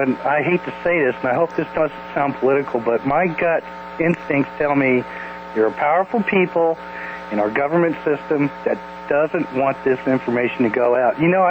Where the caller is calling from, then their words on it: New York, United States; Hi, Kevin. … from New York.